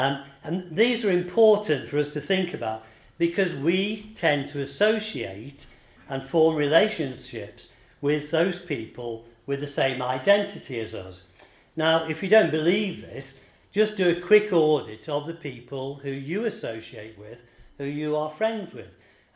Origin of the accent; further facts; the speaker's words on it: England, United Kingdom; my wife is Welsh, I'm English, we're both Caucasian